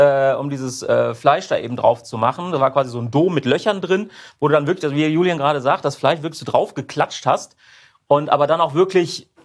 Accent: Udenheim, Rhineland-Palatinate, Germany; ich meine, ich komme aus Udenheim.

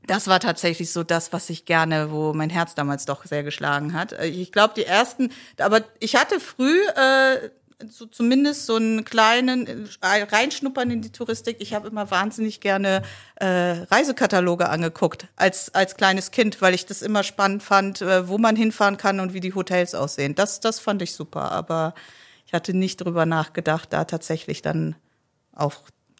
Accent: North Rhine-Westphalia, Germany; also born or lived in Poland; Aufgewachsen bin ich im Rheinland, bin aber gebürtige Polin, bin mit 5 Jahren nach Deutschland mit meinen Eltern.

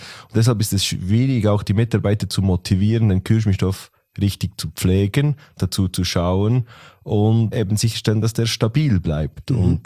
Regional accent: Bern, Switzerland; Man hört es an meinem Akzent. Ich bin vielleicht aus Italien. Nein, ich bin aus der Schweiz, aus Bern, in der Nähe von Bern zu Hause.

